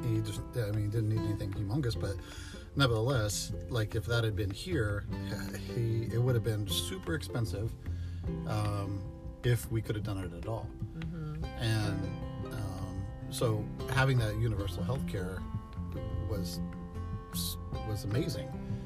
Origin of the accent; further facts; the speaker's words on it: United States; while I am an American, grew up here, was former military and all those other kinds of things, so I'm about as American as they get